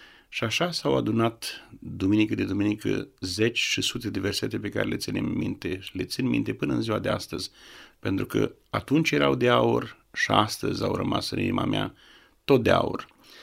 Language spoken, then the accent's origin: Romanian; Negreni, Botoșani County, Romania; born there; Am crescut într-o familie de credincioși. M-am născut în Negreni, județul Botoșani, poate că mai cunoașteți și pe alții născuți acolo, într-o familie de baptiști